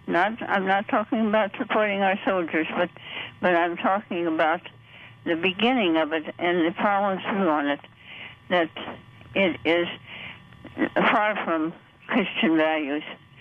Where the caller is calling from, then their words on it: Sinsinawa, Wisconsin, United States; Sinsinawa.